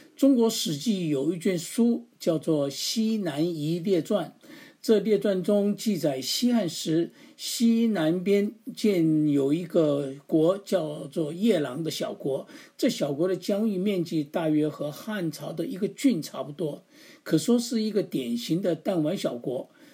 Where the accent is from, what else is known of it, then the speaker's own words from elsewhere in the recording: Taiwan; 我从小在台湾长大，台湾这个地方是满天神佛